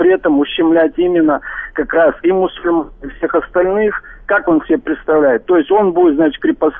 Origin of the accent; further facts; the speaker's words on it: Kologriv, Kostroma Oblast, Russia; Я, кстати, сказать, из Кологрива.